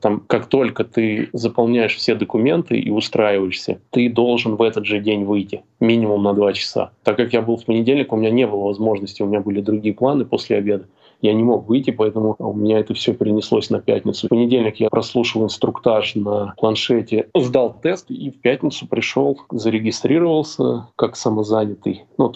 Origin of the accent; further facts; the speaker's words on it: Moscow, Russia; Я вообще из Подмосковья, а Москва — это мой родной город. Я здесь учился, живу. Я вернулся домой.